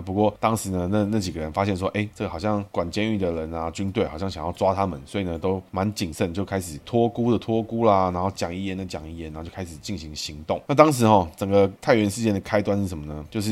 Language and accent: Chinese; Taiwan; 那到时候我们台湾人是不是又要跟以前一样